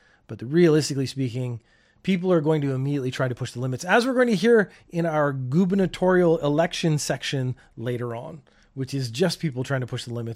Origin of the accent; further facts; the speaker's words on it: Canada; now in Japan; I'm Canadian.